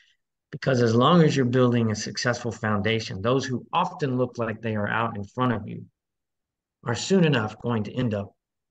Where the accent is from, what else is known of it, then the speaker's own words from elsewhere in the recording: Kentucky, United States; Yeah, hey, I'm from Kentucky, so don't let me break out some twang.